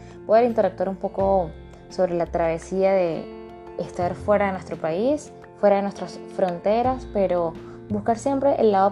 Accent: Venezuela; historia de los venezolanos pues se repite en cada país.

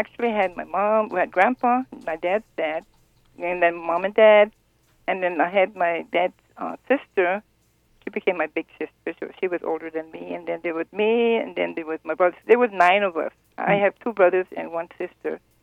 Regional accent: Kohala, Hawaii, United States; But most of the time when I remember growing up in Kohala and then we moved here on this side of the island

